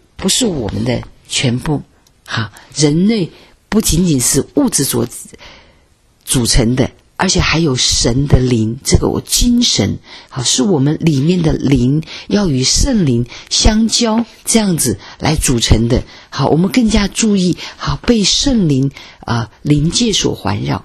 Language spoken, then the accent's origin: Chinese; China; 因为我们是在这个国内长大的哈